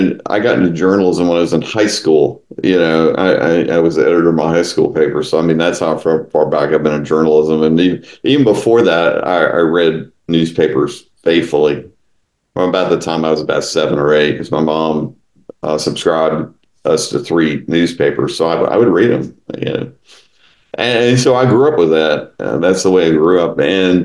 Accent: Texas, United States; You know, East Texas, where I grew up, is definitely part of the South.

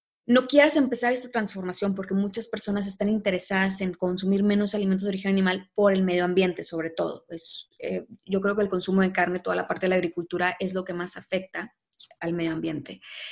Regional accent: Nuevo León, Mexico; se fue dando de forma natural, digo, como persona regia, donde hay carnes asadas, pues, seguido.

